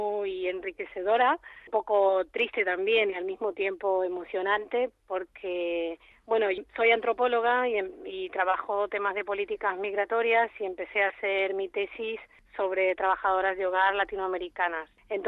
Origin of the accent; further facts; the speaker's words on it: Argentina; porque yo también soy migrante, soy de Argentina, y los procesos migratorios hay momentos que son muy difíciles